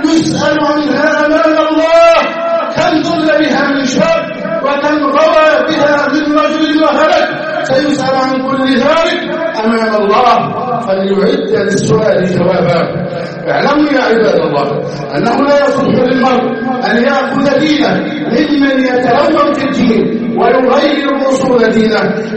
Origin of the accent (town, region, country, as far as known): Egypt